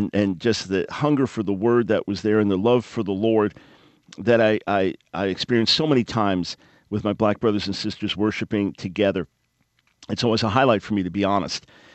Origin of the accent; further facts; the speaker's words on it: New York, United States; Growing up in New York, born in New York City, first couple of years of school in New York City, then moved to Long Island.